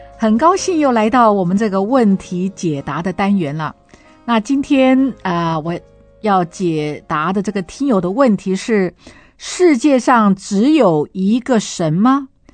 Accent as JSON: {"language": "Chinese", "country": "China", "said": "尤其是我们中国人，长辈过世了之后呢，哎，祖先就成为神了"}